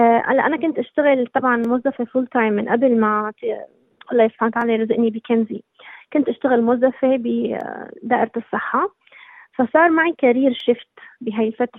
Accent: Damascus, Damascus Governorate, Syria; now in Australia; أنا ربيت وكبرت بسوريا بالشام، ستي شامية مؤصلة مثل ما بيقولوا

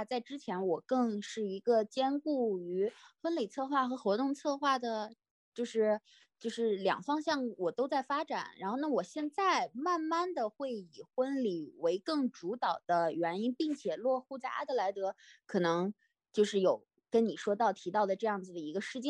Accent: Taiyuan, Shanxi, China; moved away as an adult; also born or lived in Sydney; now in Adelaide, Australia; 国内的话，我的家乡是山西太原，然后在来到澳洲，我的第一站是在悉尼，我在悉尼度过了我的大学时光

